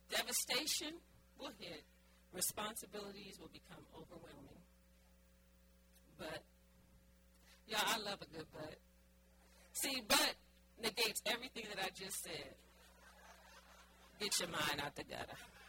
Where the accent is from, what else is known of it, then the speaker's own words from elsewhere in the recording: New Orleans, Louisiana, United States; I'm from New Orleans and I can't cook.